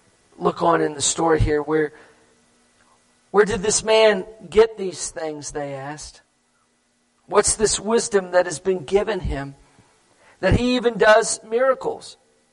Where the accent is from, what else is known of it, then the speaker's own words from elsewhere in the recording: Florida, United States; I grew up in Florida, my dad was a pastor, and so I ran the church, you know, just like most little tykes